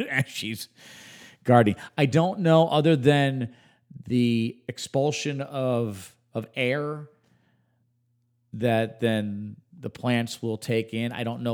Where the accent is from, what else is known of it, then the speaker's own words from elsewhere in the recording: Arlington Heights, Illinois, United States; Now, I was born in the Midwest, in Arlington Heights, Illinois, which is just outside of Chicago.